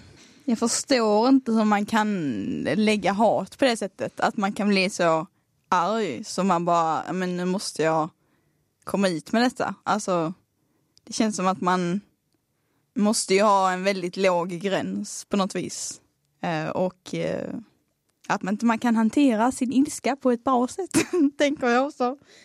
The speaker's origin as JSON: {"language": "Swedish", "region": "Skåne", "country": "Sweden", "accent": "Skåne", "said": "Och jag har ganska grov dialekt, jag vet det. Det är liksom ingen så. För jag alltid hör det så fort jag träffar folk. Att bara, du är från Skåne va? Ja. Jo."}